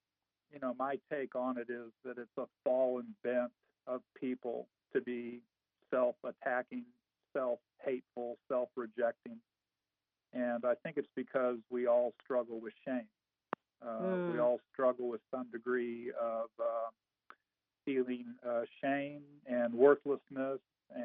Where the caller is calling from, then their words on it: Austin, Texas, United States; I am calling from Austin, Texas, and okay.